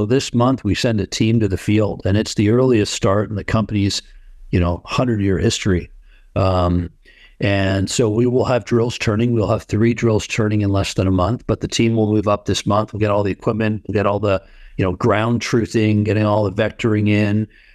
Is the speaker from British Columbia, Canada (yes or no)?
yes; Vancouver, British Columbia, Canada; I was born and raised in Vancouver, BC.